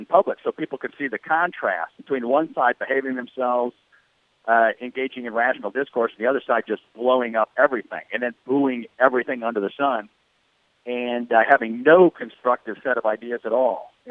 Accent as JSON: {"language": "English", "town": "Detroit", "region": "Michigan", "country": "United States", "tie": "born or raised there", "said": "I grew up in Detroit and middle of Michigan, and I know those folks, right?"}